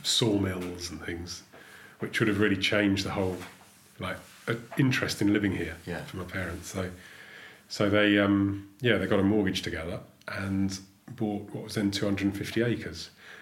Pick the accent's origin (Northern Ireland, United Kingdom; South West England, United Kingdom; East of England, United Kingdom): East of England, United Kingdom; Maldon; born there; we're on the Blackwater Estuary, and I was born in Maldon, so this is very much sort of my patch, if you like.